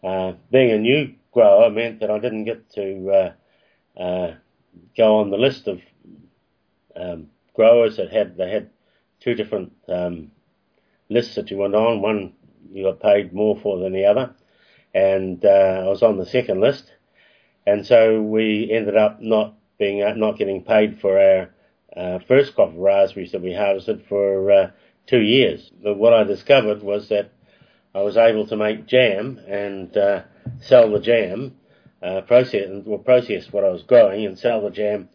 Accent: Haldane, Southland, New Zealand; also born or lived in Invercargill; now in Australia; I was born in Invercargill and grew up in the farming and timber milling community called Haldane at the most southerly tip of the South Island.

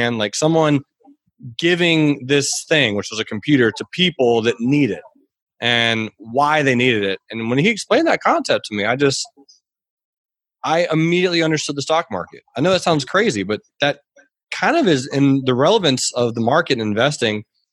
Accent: Georgia, United States; I grew up in Georgia, the state of Georgia in the United States of America. And I grew up pretty financially poor, but I didn't really know it.

